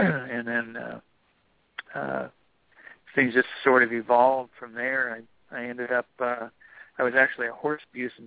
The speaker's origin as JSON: {"language": "English", "region": "Wisconsin", "country": "United States", "tie": "born or raised there", "said": "Back then in Wisconsin, I was a cheesehead back then, I guess what they call."}